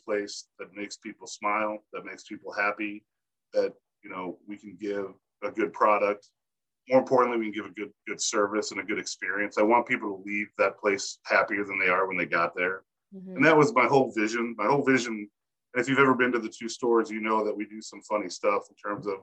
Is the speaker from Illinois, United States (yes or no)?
yes; Chicago, Illinois, United States; also born or lived in Arizona; now in San Diego, United States; But I was born and raised in Chicago, north suburb of Chicago. And then my parents retired and we moved out to Arizona.